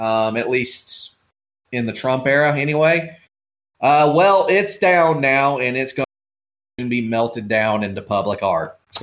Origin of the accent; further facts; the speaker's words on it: Georgia, United States; And now some shit from my home state of Georgia.